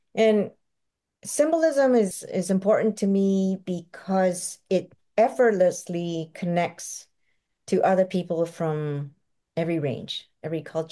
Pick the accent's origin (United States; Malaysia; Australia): Malaysia; now in Canada; like I'm from Malaysia, right? It's my culture. And I don't know it well, but I'm completely integrated into Canadian life, but it's still my heritage, right?